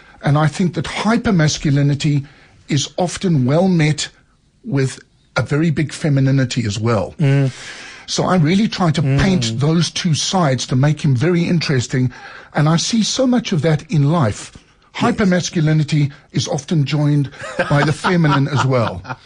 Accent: South Africa; But I'm an insanely, I'm a South African, you see, but it's, you know, right down to my twinkle toes, man.

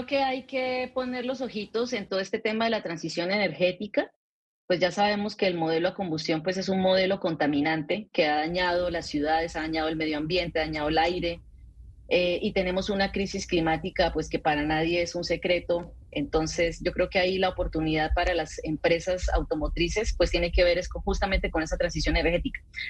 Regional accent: Bucaramanga, Santander, Colombia; Pues mira, yo soy de Bucaramanga

